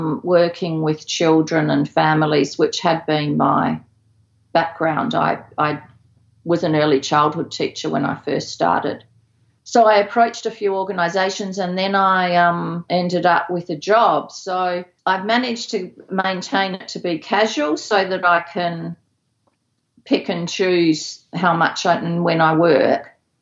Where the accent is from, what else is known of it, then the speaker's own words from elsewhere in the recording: Australia; I was born in Australia, I've grown up in Australia